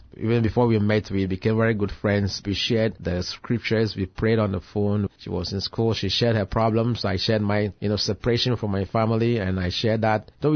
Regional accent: Ghana; Growing up in Ghana, we had a closely knit family.

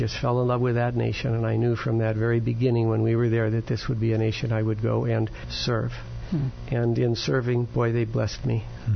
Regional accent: Tanzania; born there; also born or lived in Tanganyika; myself in Tanganyika, now Tanzania.

